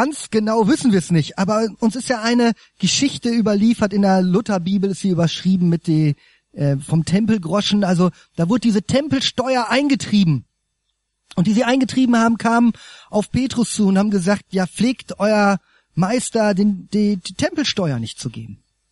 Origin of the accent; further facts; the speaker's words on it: Germany; Mich kotzt das manchmal an und ich bin das ja selber auch, bin ja auch Deutscher, ne?